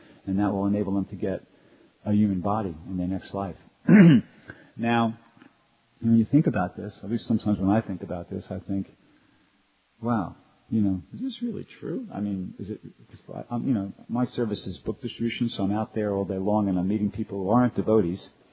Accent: New York, United States; I was born and raised in New York, and in New York they had this program where if you took driver's education, you can get your driver's license a year early.

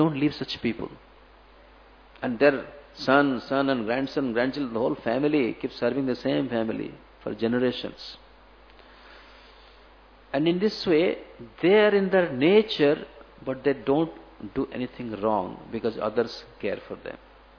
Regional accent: Odisha, India; English is a second language; I have seen some of my friends in Orissa. We are from Orissa.

